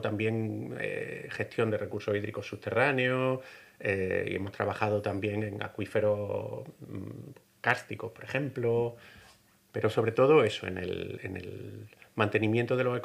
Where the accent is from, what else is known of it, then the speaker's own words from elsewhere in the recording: Granada, Andalusia, Spain; now in Seville, Spain; Pues yo soy de Granada, nací en Granada y realicé todo mi estudio allí, hasta los superiores, incluso la tesis